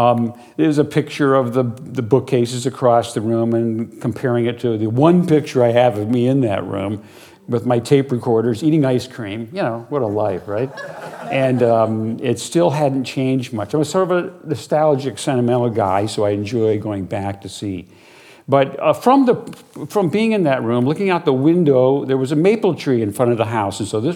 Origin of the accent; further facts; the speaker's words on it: Syracuse, New York, United States; In my case, I grew up in Syracuse, New York, and this is my neighborhood back in the 1950s, taken from the hill across the street.